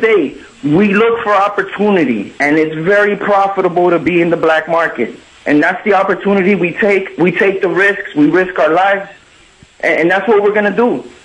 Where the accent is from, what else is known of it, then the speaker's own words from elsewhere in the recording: Florida, United States; And I'm actually from South Florida, but we take drives up the I-75